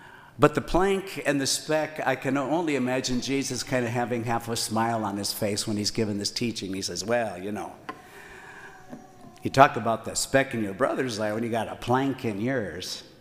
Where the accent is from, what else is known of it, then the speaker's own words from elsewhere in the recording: Missouri, United States; I'm from Missouri. You got to show me.